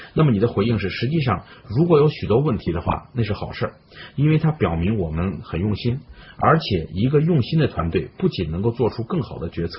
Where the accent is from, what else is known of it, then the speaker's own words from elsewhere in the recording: China; 但是在我们这个民营企业在国企当中，我们中国人不太适应用这样的方式说话